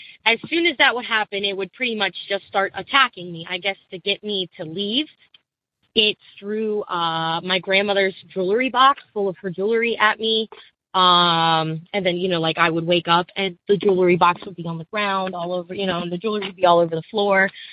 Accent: East Coast, United States; I am 25 and from the East Coast of America.

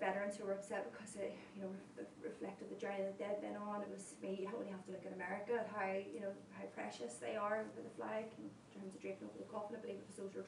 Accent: Belfast, Northern Ireland, United Kingdom; I grew up in North Belfast, and North Belfast has very dominantly been DUP and Sinn Féin.

